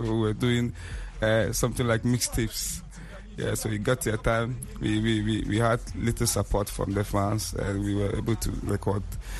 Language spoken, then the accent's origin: English; Tamale, Northern Region, Ghana; Yes, I was born and raised in Tamale, Zobeli to be precise. I'm a rapper, so I do hip life music. I rap in Dagbani and English.